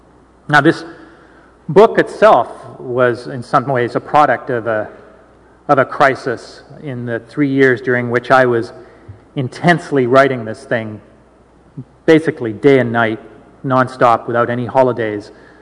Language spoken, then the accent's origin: English; Victoria, British Columbia, Canada; I grew up in Victoria, a West Coast boy